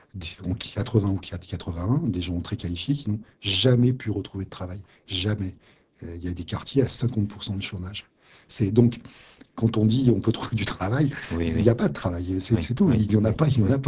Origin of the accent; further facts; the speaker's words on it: Denain, Hauts-de-France, France; born there; parce que je suis né à Denain, donc ce canton